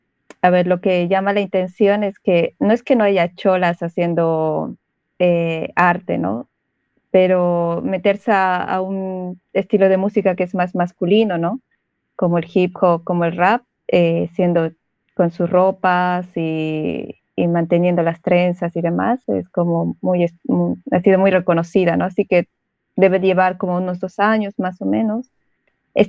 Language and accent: Spanish; Bolivia; a decirles a todas y todos que soy de Bolivia